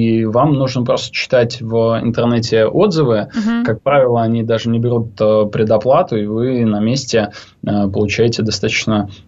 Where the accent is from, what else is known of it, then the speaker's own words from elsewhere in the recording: Saint Petersburg, Russia; Я бы сравнил с Петербургом, с моим родным городом.